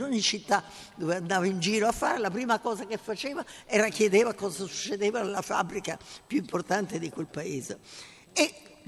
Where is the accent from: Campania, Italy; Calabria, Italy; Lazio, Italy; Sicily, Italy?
Lazio, Italy; Rome; io sono romana e noi abbiamo sempre guardato a Milano come l'altro da sé